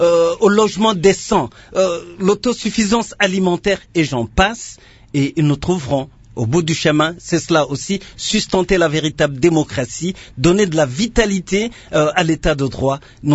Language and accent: French; DR Congo; Et nous, en tant que Congolais, nous voudrions voir Félix Tshisekedi s'assumer en tant que véritable président de la République.